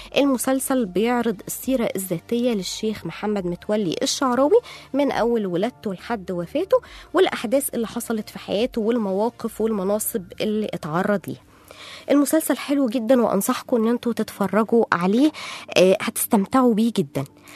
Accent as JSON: {"language": "Arabic", "country": "Egypt", "said": "يعني كان علامة بجد في عندنا في مصر وفي العالم العربي كله"}